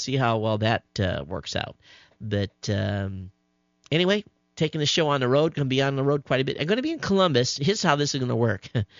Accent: Netherlands; English is a second language; Hey, I'm Dutch, and although I can speak English reasonably well, it's not my native language.

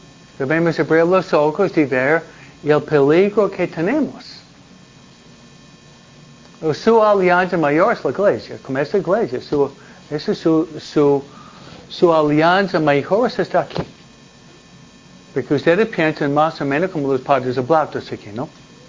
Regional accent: Mexico; now in United States; Entonces nosotros venimos de México, ustedes son racistas contra nuestra propia cultura.

